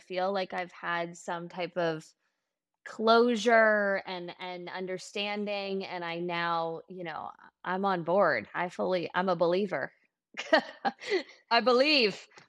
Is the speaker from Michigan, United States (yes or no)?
no; Los Angeles, California, United States; I am from Los Angeles.